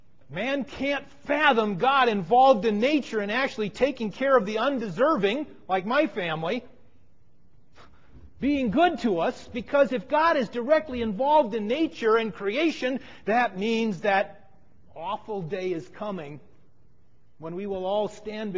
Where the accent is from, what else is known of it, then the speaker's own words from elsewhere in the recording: Oregon, United States; In my home state of Oregon, they use the Indian name Chinook.